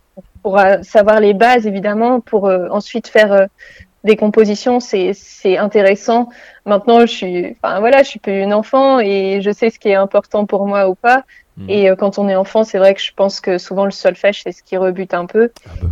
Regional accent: Le Havre, Normandy, France; Donc voilà, je suis du Havre.

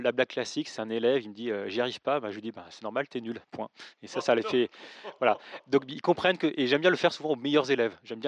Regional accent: Paris, Île-de-France, France; now in Lyon, France; Donc moi, je suis parisien d'origine

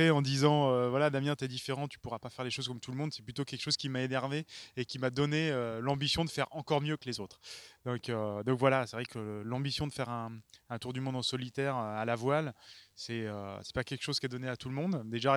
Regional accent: Guadeloupe, France; also born or lived in Briançon; Non, je suis né à Briançon. Je suis né à Briançon, et effectivement, c'est pas là-bas que j'ai appris à faire de la voile. Après, j'ai eu la chance de grandir en Guadeloupe

